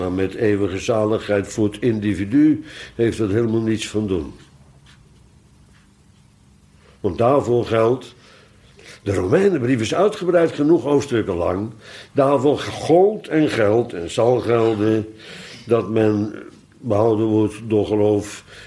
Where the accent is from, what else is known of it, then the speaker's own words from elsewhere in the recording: Netherlands; born there; Tenminste, ik ben een inboorling in Nederland. Ik ben in Nederland geboren.